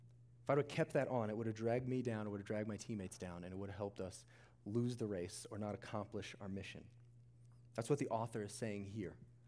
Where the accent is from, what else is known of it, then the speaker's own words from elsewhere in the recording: Ohio, United States; I grew up in Ohio, and it was like late March.